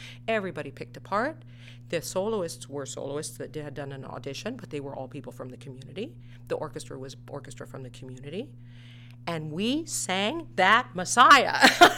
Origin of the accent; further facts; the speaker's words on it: Fairbanks, Alaska, United States; I was one of the luckiest people in the world to be born and raised in Fairbanks, Alaska.